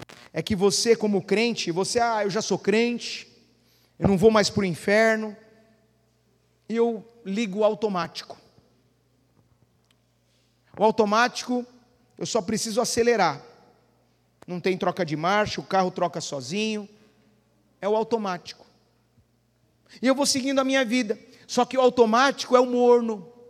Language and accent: Portuguese; Brazil; Nós, como bons brasileiros, a gente costuma ligar os produtos eletrodomésticos sem ler o manual.